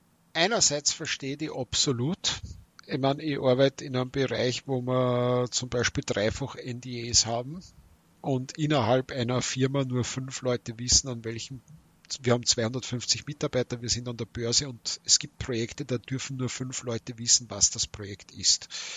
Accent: Austria; Ja, ich als Österreicher, I raise you den Lucona-Skandal.

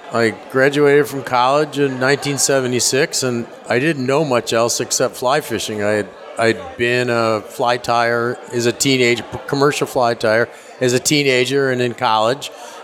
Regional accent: Rochester, New York, United States; Rochester, New York.

